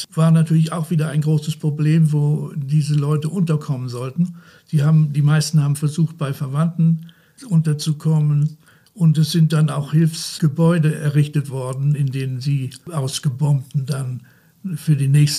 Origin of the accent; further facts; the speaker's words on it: Esens, Lower Saxony, Germany; ich bin hier in Esens aufgewachsen